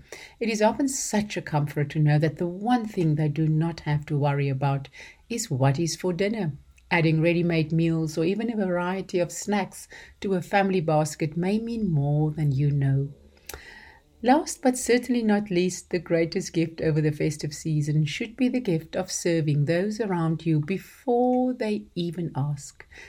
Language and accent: English; South Africa; As a South African, one of the moments of chaos we often face is last-minute load shedding.